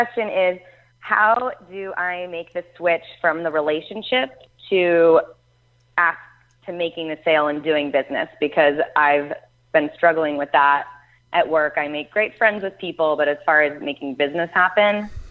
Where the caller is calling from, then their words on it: New York City, New York, United States; I'm calling you from New York City.